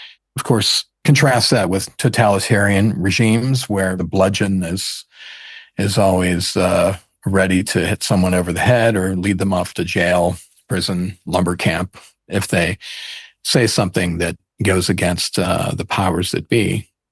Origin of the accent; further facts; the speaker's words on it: United States; moved away; Originally, I'm from the U.S. You can probably tell by my accent, but I've been living outside of the United States for the past few decades.